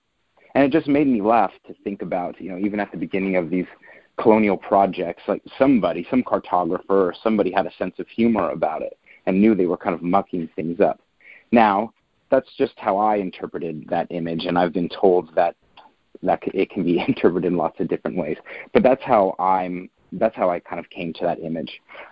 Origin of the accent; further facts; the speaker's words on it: California, United States; So I grew up in Southern California as just a normal suburban middle-class kid.